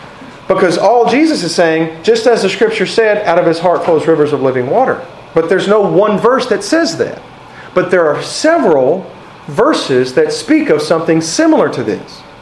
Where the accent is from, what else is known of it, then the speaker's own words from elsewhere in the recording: Texas, United States; I'm from Texas. It's hot.